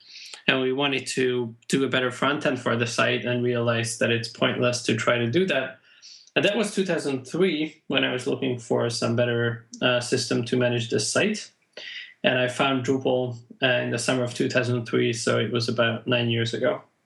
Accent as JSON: {"language": "English", "region": "Pest", "country": "Hungary", "second_language": "English", "said": "So I'm from Hungary, a bit north of Budapest."}